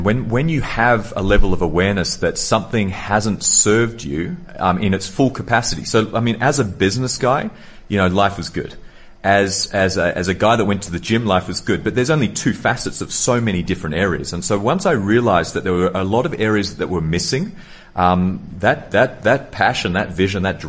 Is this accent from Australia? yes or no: yes; Sydney, New South Wales, Australia; born there; Yeah, so I was born in Sydney, Australia